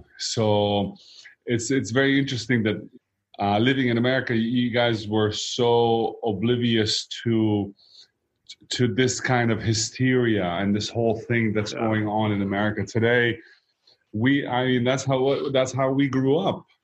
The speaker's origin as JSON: {"language": "English", "country": "Greece", "tie": "born or raised there", "also_born_or_lived": "Lebanon", "moved": "yes", "lives_now": "United States", "said": "we left Lebanon at an early age when the civil war broke out. And yep. My family moved to Greece. And that's where, you know, that's where I grew up. I was in Greece, and then from Greece, we came to the U.S."}